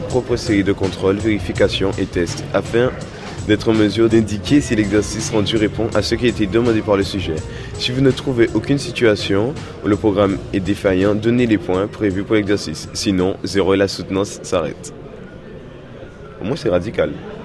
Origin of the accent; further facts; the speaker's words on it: Sainte-Anne, Guadeloupe; Je viens de la Guadeloupe, de Sainte-Anne en Guadeloupe.